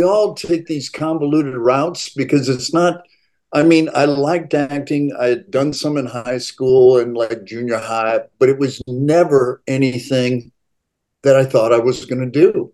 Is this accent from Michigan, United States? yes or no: yes; Michigan, United States; Growing up in Michigan and going to the Upper Peninsula